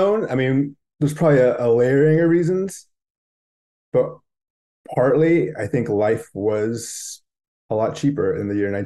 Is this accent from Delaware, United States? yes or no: no; California, United States; I'm a history buff. I'm a sports buff. I grew up in the Bay Area and I'd never heard anything like this.